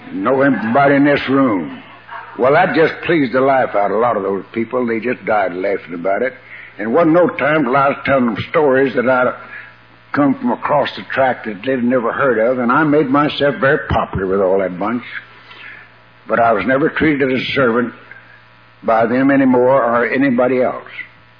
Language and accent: English; Decatur, Texas, United States; raised in the same little town that I was raised in Decatur, Texas.